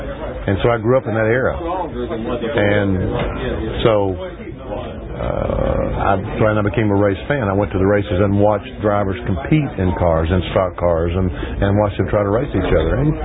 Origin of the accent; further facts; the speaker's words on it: North Carolina, United States; Again, growing up in North Carolina, we had stock car racing.